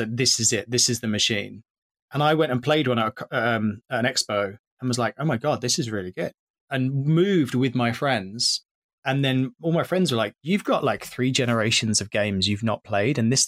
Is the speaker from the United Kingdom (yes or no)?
yes; United Kingdom; And maybe this me again, being British and being quite like, oh, no, I wouldn't do that.